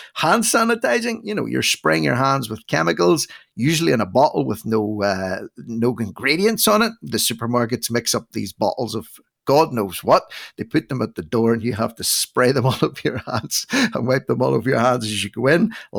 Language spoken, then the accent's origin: English; Northern Ireland, United Kingdom; from Northern Ireland